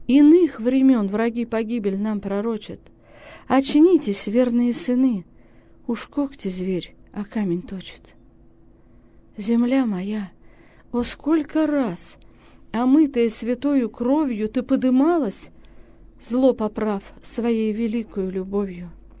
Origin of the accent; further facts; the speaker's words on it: Orenburg Oblast, Russia; Я же казачка, оренбургская казачка.